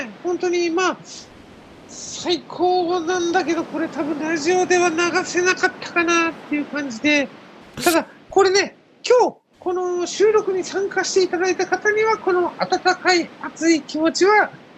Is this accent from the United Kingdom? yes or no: no; Hawaii, United States; now in Japan; そんなことないよ、ハワイから来てるからね